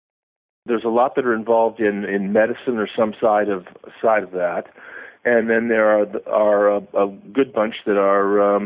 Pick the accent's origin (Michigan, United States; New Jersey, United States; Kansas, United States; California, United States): California, United States; also born or lived in Hawaii / Washington, D.C.; I lived in various parts of the country growing up, mostly on the West Coast in the Southern California area when I was younger, and also in Hawaii, and then later mostly on the East Coast around the Washington, D.C.